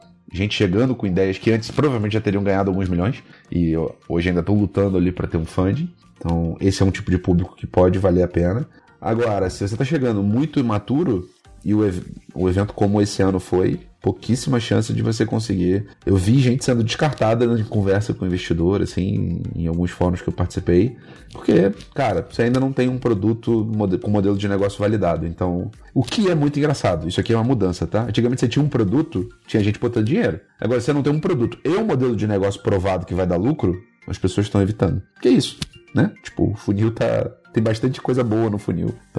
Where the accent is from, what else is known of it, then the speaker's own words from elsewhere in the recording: Brazil; E a gente, como brasileiro, tá muito acostumado a eventos.